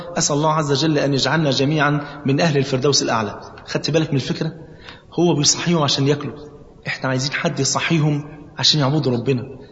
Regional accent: Egypt; انا عن نفسي هتكلم عن بلدنا مصر مثلا

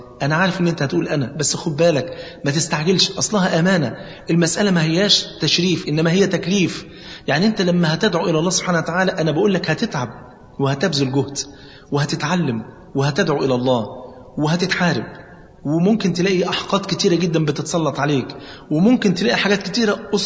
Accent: Egypt; انا عن نفسي هتكلم عن بلدنا مصر مثلا

